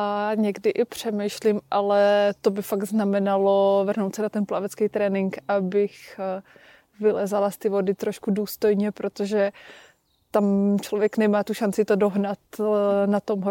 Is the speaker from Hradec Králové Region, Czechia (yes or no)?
yes; Červený Kostelec, Hradec Králové Region, Czechia; A pak jsem chodila do dětského oddílu u nás doma v Červeném Kostelci, který je takový na obecnou sportovní přípravu.